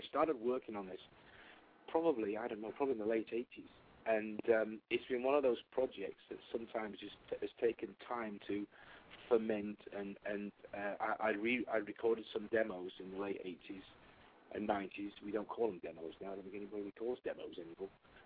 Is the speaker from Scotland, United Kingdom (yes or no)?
no; Yorkshire and the Humber, United Kingdom; born there; Actually, I was born in Yorkshire, and Yorkshire has got a very sort of, we do tend to flatten out certain vowels and harden some of them up.